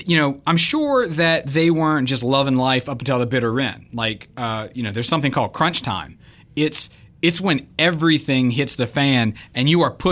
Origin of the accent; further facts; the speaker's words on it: Louisiana, United States; We're from Louisiana.